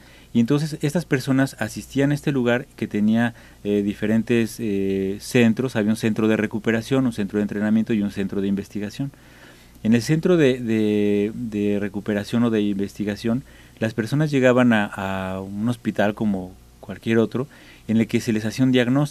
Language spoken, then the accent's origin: Spanish; Mexico City, Mexico; de donde yo vengo, que es la Ciudad de México